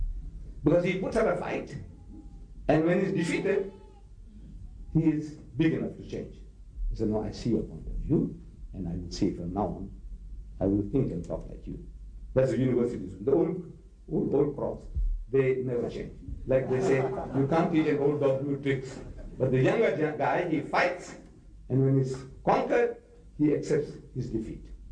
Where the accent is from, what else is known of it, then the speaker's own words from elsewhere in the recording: India; I'm a man from India, Hindu. And we are a little more diplomatic.